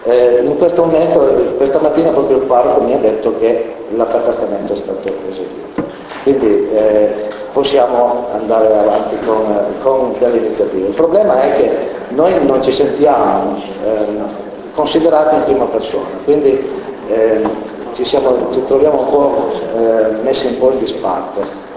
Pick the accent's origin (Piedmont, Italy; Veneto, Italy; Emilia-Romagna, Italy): Piedmont, Italy; Mombello di Torino; noi siamo di Mombello di Torino